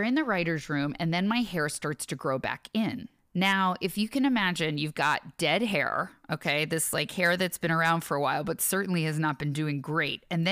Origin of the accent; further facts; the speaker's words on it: New Jersey, United States; I think it was one of my best looks because I'm from New Jersey.